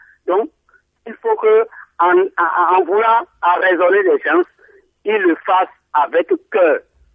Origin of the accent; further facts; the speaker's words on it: Benin; Il va falloir que nos frères policiers sachent que nous sommes des Béninois, nous sommes leurs frères.